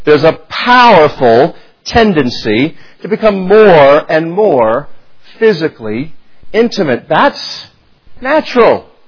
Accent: the South, United States; And growing up in the South, I thought, I don't think we do that.

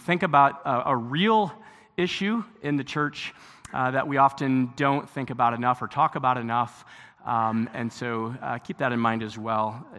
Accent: Zeeland, Michigan, United States; I am church planting through Harvest at in Zeeland, Michigan, my hometown.

